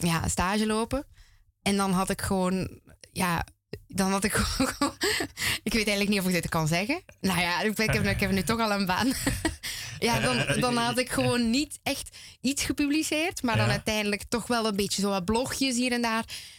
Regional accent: Ghent, Flanders, Belgium; want ik ben een Gentenaar.

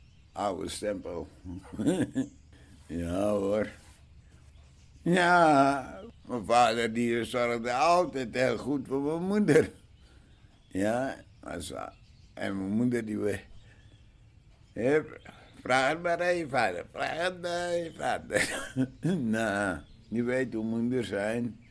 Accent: Amsterdam, North Holland, Netherlands; Ik ben Amsterdammer

